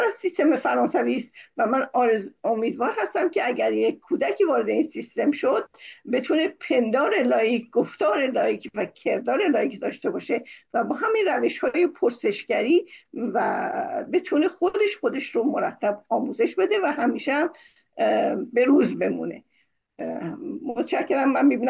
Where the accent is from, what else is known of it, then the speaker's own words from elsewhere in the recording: Iran; also born or lived in France; من به عنوان یک ایرانی می رفتم سر کلاس دوره دکترا در دانشگاه سوربن،